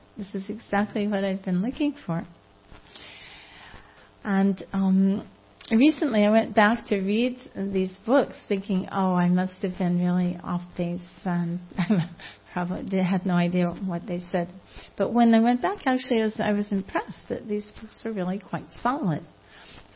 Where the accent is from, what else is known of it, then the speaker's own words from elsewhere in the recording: Malibu, California, United States; I grew up in Malibu, and the nearest public library was Santa Monica